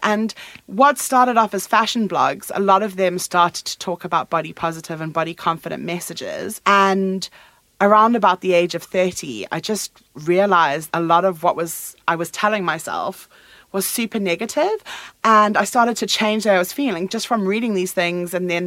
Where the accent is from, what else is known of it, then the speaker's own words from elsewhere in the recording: South Africa; now in United Kingdom; For me, I moved over here from South Africa about 10 years ago